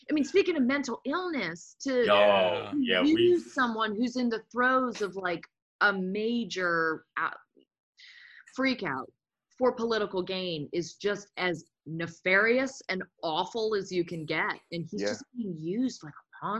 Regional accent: Southern United States, United States; You know, I come from the South where.

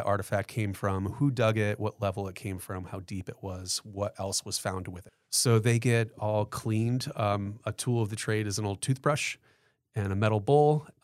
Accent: Rome, New York, United States; there was a cemetery that needed to be exhumed in my hometown of Rome, New York

